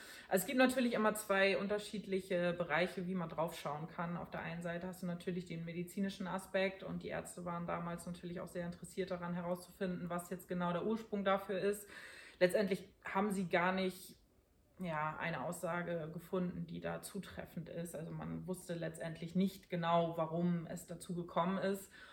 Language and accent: German; Hamburg, Germany; Ich bin in Schnelsen in Hamburg aufgewachsen mit meinen Eltern zusammen